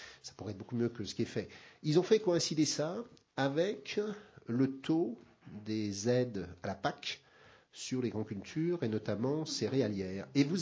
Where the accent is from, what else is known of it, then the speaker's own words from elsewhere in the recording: Brittany, France; born there; Il se trouve, je suis né en Bretagne.